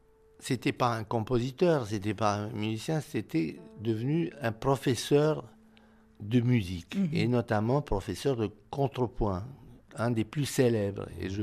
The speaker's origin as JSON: {"language": "French", "country": "Romania", "moved": "yes", "lives_now": "France", "said": "Donc je suis parti de Roumanie avec deux grands cahiers de musique et mon violon."}